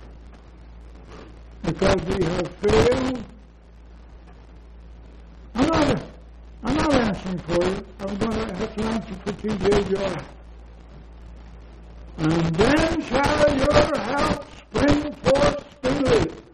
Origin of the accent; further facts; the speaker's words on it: Ireland; I sometimes, you know, being Irish, I have to say a few foolish things.